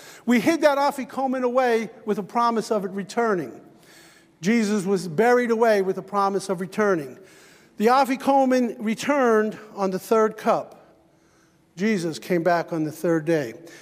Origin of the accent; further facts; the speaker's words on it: The Bronx, New York, United States; Now, I grew up in the Bronx, an apartment building.